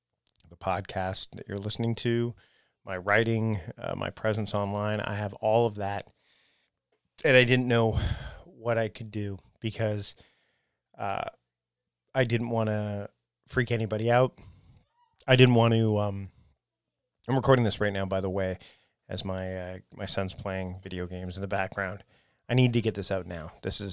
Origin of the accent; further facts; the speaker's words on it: Canada; I, as a Canadian, as a white male Canadian, I come from a place of privilege.